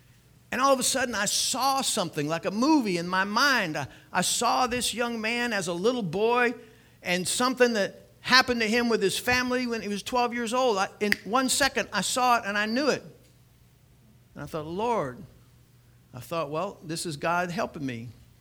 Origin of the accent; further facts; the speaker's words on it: Micanopy, Florida, United States; You know, and I'm from Micanopy, and sharing the gospel.